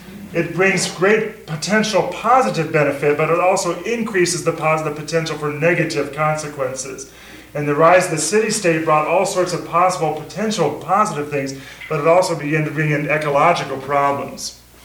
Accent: West Coast, United States; moved away as an adult; also born or lived in Minnesota; I grew up in the West Coast, went to college in Minnesota. Got to Minnesota when I was 18, and it was the first time I'd ever been any place that didn't have mountains.

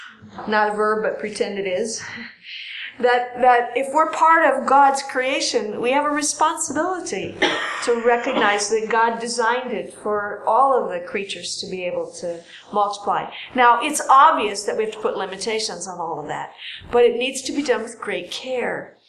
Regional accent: Ohio, United States; I grew up in Ohio where we had real fall and real winter

